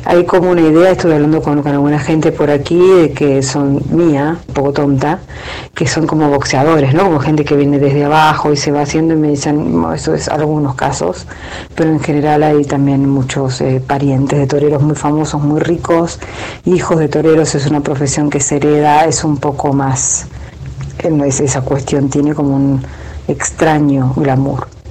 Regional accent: Argentina; como argentina y sudamericana

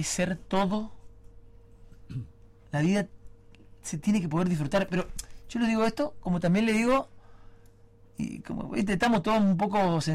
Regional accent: Argentina; Uno es un dirigente político, hoy me toca ser diputado, pero soy argentino

